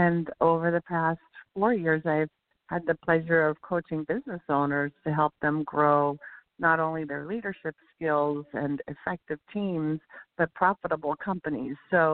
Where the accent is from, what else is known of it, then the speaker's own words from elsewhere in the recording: Washington, United States; I grew up in Washington State in the United States. It's not far from Seattle, where my hometown was.